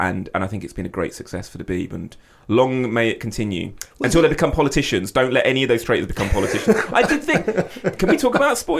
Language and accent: English; United Kingdom; And I'm not just saying that as a British producer and, you know, because I'm a, you know, a shill for the BBC.